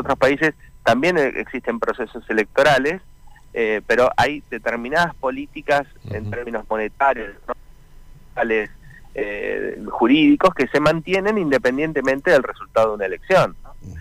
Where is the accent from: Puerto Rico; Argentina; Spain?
Argentina; así somos los argentinos